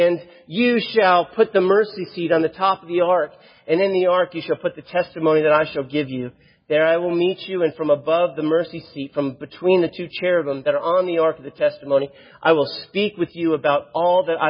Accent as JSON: {"language": "English", "region": "Florida", "country": "United States", "said": "I'm from Florida"}